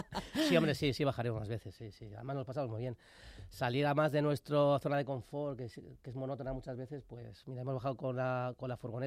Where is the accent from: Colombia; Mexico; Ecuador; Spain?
Spain; Basque Country; Y como era vasco, evidentemente, pues a hacer chuletones